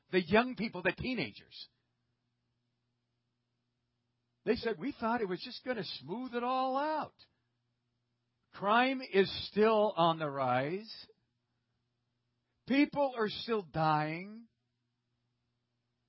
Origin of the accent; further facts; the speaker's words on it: United States; it became so apparent to me, as an American, that we're in trouble.